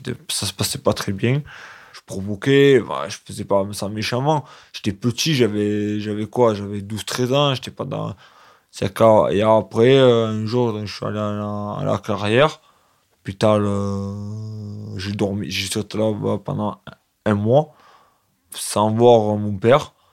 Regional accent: Sénas, Provence-Alpes-Côte d'Azur, France; J'ai grandi à Sénas, chez mes parents.

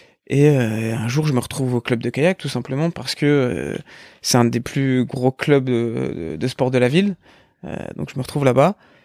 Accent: Épinal, Grand Est, France; nous on a grandi à Épinal jusque notre bac.

